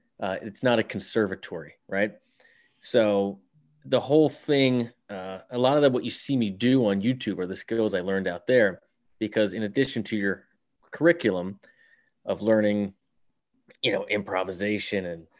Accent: Baltimore, Maryland, United States; I grew up in Baltimore, been playing guitar my whole life.

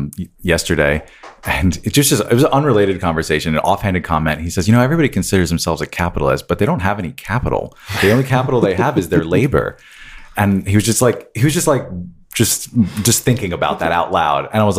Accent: New York, United States; Rob, you're from New York. I'm from New York.

